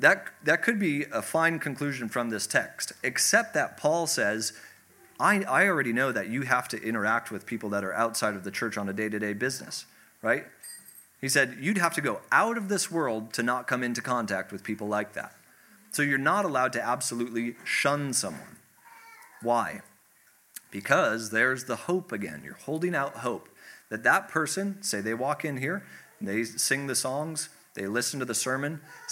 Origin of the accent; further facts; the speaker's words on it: Minnesota, United States; I grew up in Minnesota, and she was always just pointing out how beautiful God had made the world.